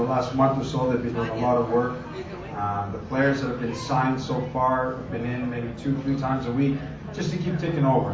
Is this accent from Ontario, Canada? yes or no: yes; Newmarket, Ontario, Canada; also born or lived in Woodbridge; I grew up playing in Newmarket and Woodbridge.